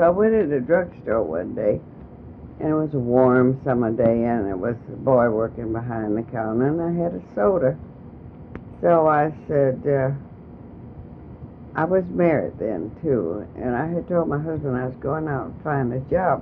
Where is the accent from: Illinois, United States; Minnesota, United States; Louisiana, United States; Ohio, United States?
Illinois, United States; Chicago; also born or lived in Little Rock, Arkansas; I was born in Little Rock, Arkansas, which Arkansas at that time was prejudiced state, you know. And I was raised in Chicago